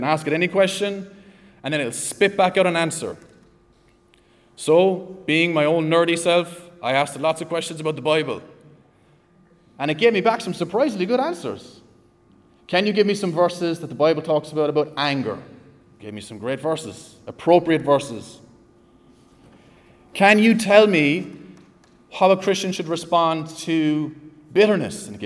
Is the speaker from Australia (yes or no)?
no; Ireland; No, that's the Irish way of doing it. And I can say that because I'm an Irishman.